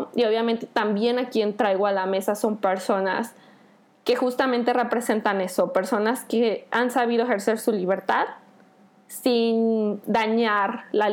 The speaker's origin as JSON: {"language": "Spanish", "country": "Mexico", "said": "Yo soy mexicana, hoy me encuentro en México"}